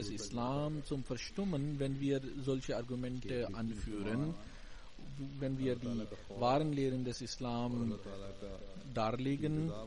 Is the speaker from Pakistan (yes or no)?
yes; Pakistan; obwohl man als Pakistaner sich dafür doch schämt. Aber das ganze Land wird auch noch in Verruf gebracht